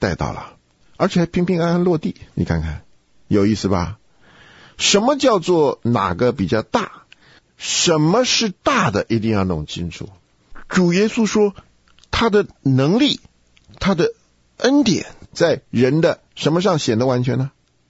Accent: China; 但是我们中国人的观念呢，啊，甚至不只是中国人呢

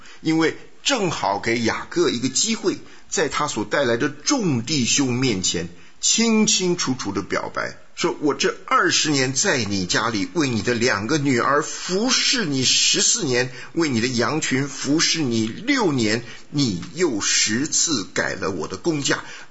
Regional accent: China; 我们中国人有一句话叫做祸延子孙

